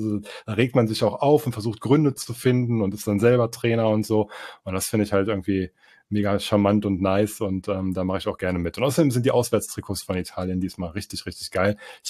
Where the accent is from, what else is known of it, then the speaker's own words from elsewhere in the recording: Germany; Ich bin ja Deutscher. Ne? Ich sehe mich selber als Deutschen.